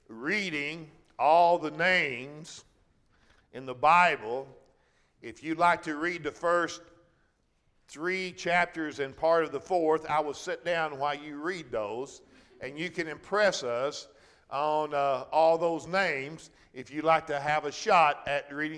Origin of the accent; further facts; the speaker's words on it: United States; born there; I was born in America